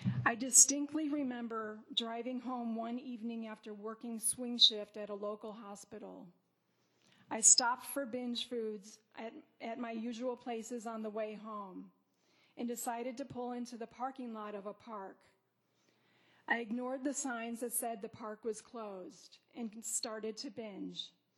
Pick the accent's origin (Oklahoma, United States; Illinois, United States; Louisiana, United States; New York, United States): Illinois, United States; Chicago; I was born and raised in Chicago.